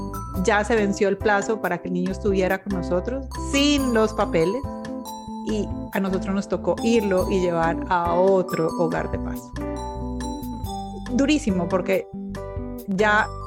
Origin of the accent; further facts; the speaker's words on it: Colombia; now in Florida, United States; Nosotros somos colombianos, vivimos en el estado de la Florida, en los Estados Unidos.